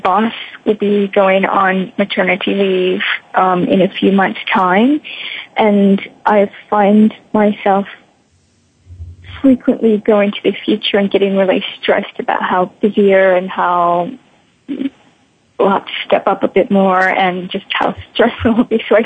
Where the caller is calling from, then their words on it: Hong Kong; I'm calling from Hong Kong.